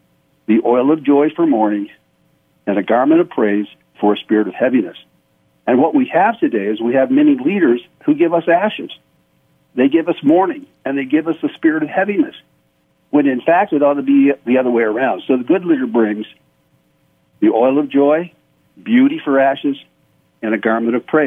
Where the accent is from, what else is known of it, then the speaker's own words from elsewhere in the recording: Michigan, United States; When I grew up in Michigan, I was a preacher's kid, grew up in Michigan